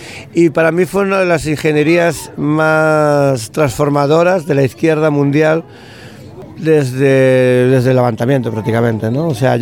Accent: Galicia, Spain; accent: Galician; aunque tenga el color de la piel blanca, aunque mi acento sea gallego

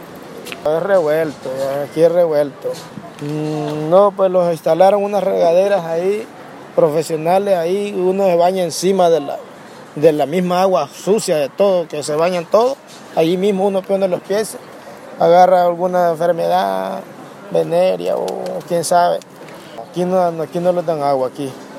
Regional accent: Honduras; el país que venimos de Honduras es calientísimo. De la parte donde vivo yo es ahí, los garrobos viven. Porque es demasiado caliente, la zona sur.

